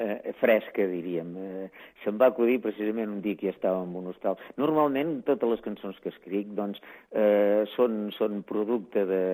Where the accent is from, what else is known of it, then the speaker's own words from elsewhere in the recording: Cassà de la Selva, Catalonia, Spain; Cassà de la Selva, el meu poble